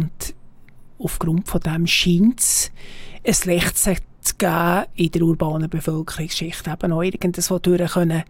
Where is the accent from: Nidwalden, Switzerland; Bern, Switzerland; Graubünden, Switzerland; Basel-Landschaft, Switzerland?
Bern, Switzerland; Ich bin selber als Bergbauernbub im Berner Oberland aufgewachsen